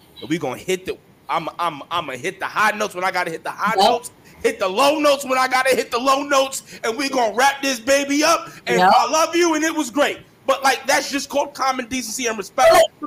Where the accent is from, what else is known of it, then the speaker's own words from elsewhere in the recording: the North, United States; I'm from the North, but my family from the South.